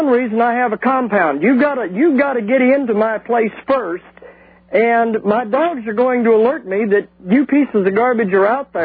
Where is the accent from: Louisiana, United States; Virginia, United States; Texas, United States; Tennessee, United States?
Louisiana, United States; New Orleans; now in Kansas City, United States; Now, and I'm in Kansas City, but I'm originally from New Orleans